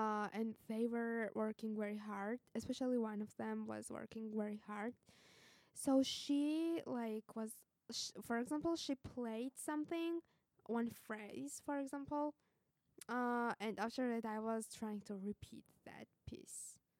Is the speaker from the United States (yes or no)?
no; Georgia; English is a second language; when I'm from the Republic of Georgia, you know what kind of people live in my country.